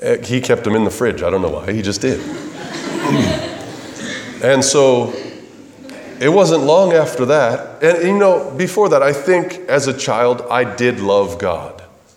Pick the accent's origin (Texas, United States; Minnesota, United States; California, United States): California, United States; I like to say that I was raised up in Southern California in a halfway house.